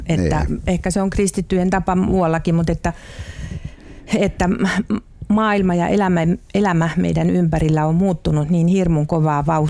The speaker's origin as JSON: {"language": "Finnish", "town": "Helsinki", "region": "Uusimaa", "country": "Finland", "tie": "born or raised there", "said": "kun olen sieltä Oulunkylästä kotoisin ja ollut siellä 60-luvun puolivälissä"}